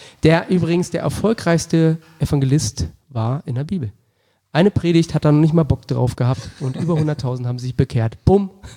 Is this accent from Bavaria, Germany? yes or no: no; Wolfsburg, Lower Saxony, Germany; Ich bin in Wolfsburg groß geworden